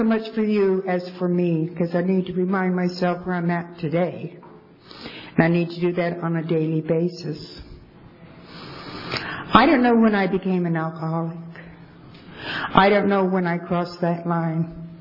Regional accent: Goshen, California, United States; also born or lived in Visalia / Porterville; I was born not too far from here. I was born in Visalia, raised in Goshen. I moved here, moved to Porterville when I was about 12.

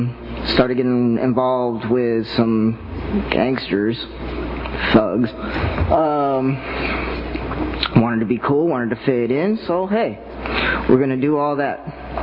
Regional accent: Los Angeles, California, United States; I come from Los Angeles, you play in the street, some pice is gonna run you over with a pickup truck and keep on driving.

